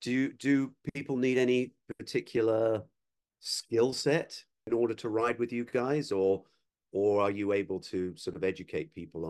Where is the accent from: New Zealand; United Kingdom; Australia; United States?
United Kingdom; England; obviously I'm from England way back when